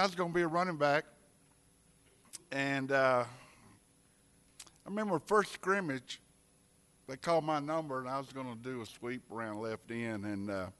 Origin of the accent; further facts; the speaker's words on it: Douglasville, Georgia, United States; born there; I was born in Douglasville, Georgia, 1950. I was one of three kids, older sister, younger brother. We moved to Douglasville. Was the country then. Really the country then.